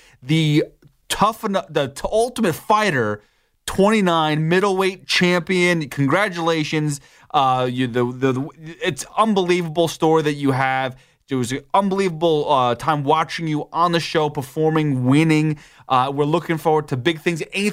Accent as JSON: {"language": "English", "town": "Brooklyn", "region": "New York", "country": "United States", "tie": "born or raised there", "said": "to not have Khabib Nurmagomedov versus Tony Ferguson in my hometown in Brooklyn"}